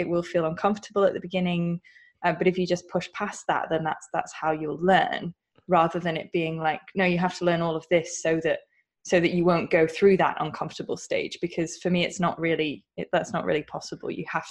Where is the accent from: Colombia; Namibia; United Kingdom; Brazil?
United Kingdom; accent: UK; like Steve Kaufman or Kaufman in my UK accent.